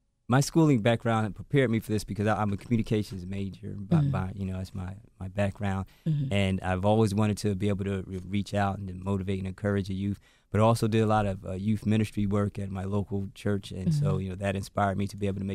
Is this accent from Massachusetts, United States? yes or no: no; Newark, New Jersey, United States; Because I grew up in Newark, New Jersey, so I'm really not from Philly. So growing up in Newark, New Jersey